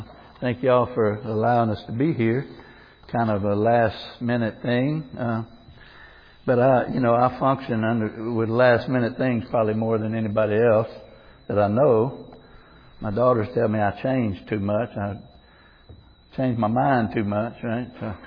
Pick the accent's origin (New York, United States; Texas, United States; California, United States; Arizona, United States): Texas, United States; And, you know, I'm from Texas, and so that was about the time they began to get tough on crime.